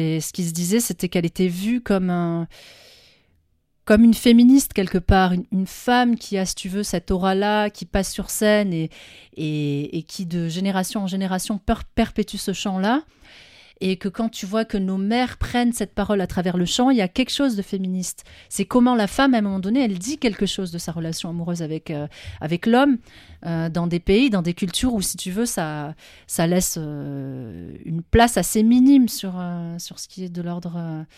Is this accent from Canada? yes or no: no; France; Non, en France. Enfin, je suis née en France et grandi en France.